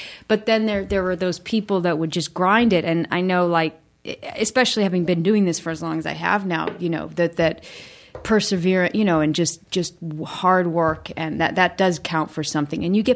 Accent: Michigan, United States; and I was from Michigan and just felt so lucky to be there.

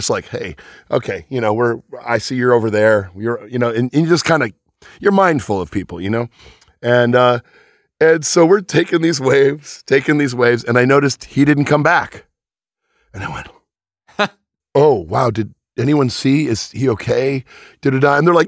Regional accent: Venice, California, United States; I'm a Venice boy. I grew up in California where water is scarce.

